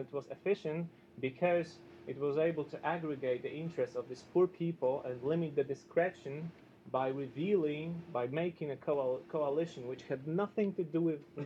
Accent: Poland; English is a second language; I come from Poland. That's one of the most corrupted European Union member states.

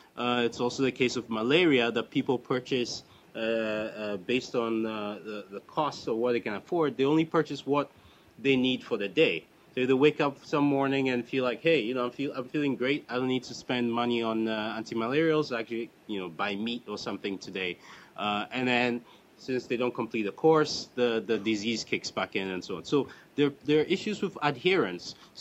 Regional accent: Ghana; I'm from Ghana, and ever since I was a child, you have to go to the post office to check to see if you have mail.

